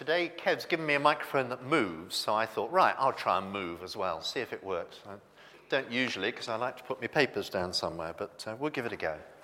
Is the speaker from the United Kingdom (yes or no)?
yes; United Kingdom; And being British, we tend to assume that that's the best way to be, sort of humble and modest.